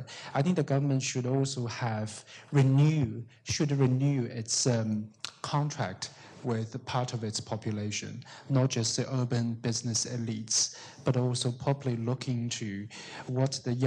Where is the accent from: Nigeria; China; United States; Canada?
China; English is a second language; I think growing up in China at a time of enormous change, that's also a process of looking for your own identity of being Chinese.